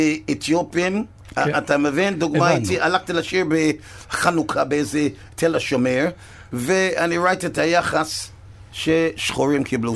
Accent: Jamaica; Hebrew is a second language; also born or lived in England; now in Israel; אני מג'מייקה, אבל הגעתי מאנגליה

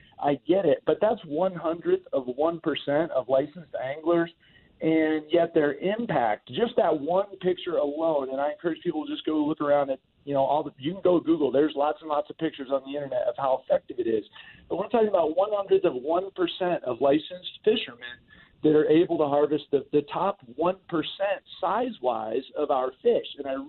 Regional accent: Florida, United States; I grew up in Florida, and he's right.

